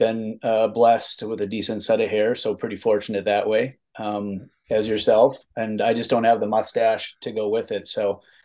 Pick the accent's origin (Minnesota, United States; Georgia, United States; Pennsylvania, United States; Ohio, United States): Minnesota, United States; Elk River; I'm from Elk River, Minnesota, and we have a big family.